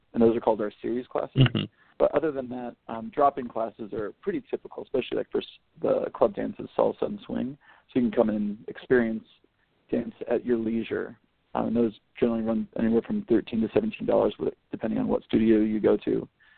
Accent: San Francisco, California, United States; I'm from San Francisco, where everything is digitized, and you open a door to your studio, and a million people flood in, because everything's so concentrated in San Francisco

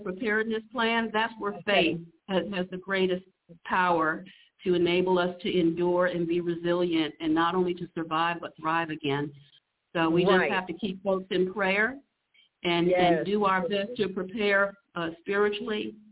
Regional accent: New York, United States; born there; Well, I was born in New York. I'm very well familiar with the with the basement apartments.

